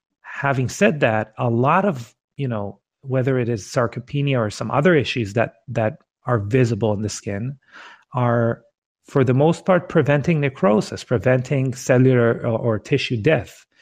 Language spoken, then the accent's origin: English; Israel; English is a second language; I don't know if your listeners can detect from my accent. We're both Israeli.